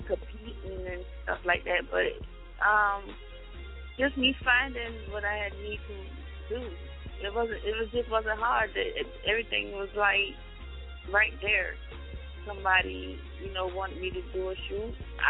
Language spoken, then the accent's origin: English; Savannah, Georgia, United States; I am from Savannah, Georgia.